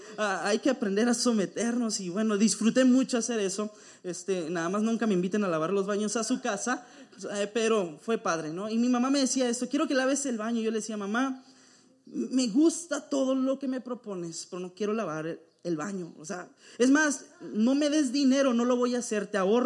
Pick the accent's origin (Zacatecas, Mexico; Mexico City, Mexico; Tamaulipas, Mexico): Tamaulipas, Mexico; born there; now in Tijuana, Mexico; Y ahorita estoy en Tijuana, donde los tacos son tan ricos y la carne asada, todo está delicioso aquí. Amo Tijuana, me encanta Tijuana, pero soy tamaulipeco de nacimiento.